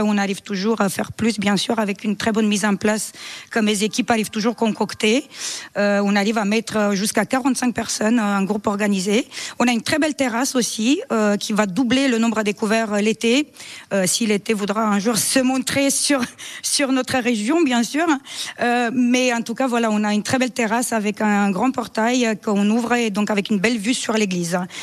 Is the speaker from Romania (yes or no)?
yes; Romania; French is a second language; Moi je suis roumaine d'origine.